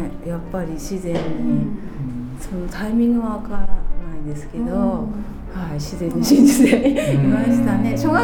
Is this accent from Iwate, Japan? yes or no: yes; Morioka, Iwate, Japan; now in Tokyo, Japan; 出身は岩手です。10年前に東京の方に家族で移動になりまして、10年ぐらい東京に住んでおります。